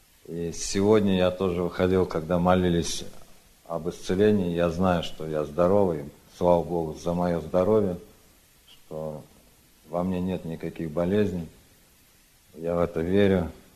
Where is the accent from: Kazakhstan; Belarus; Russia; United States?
United States; Portland, Oregon; я из Портленда.